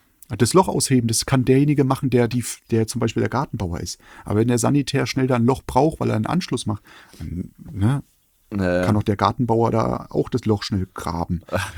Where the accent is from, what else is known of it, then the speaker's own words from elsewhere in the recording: eastern Germany, Germany; Gut, ich komme aus dem Osten.